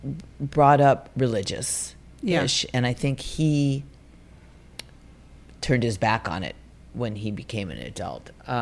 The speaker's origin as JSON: {"language": "English", "region": "California", "country": "United States", "tie": "born or raised there", "said": "because growing up in the Insular Valley, I didn't know that there was this distinction between the valley and the other side of the hill."}